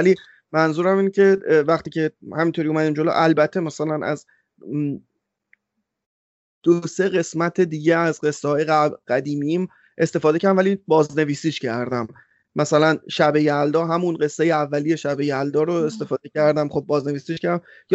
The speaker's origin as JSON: {"language": "Persian", "country": "Iran", "said": "چون ببین ما آخر ایرانیم دیگه"}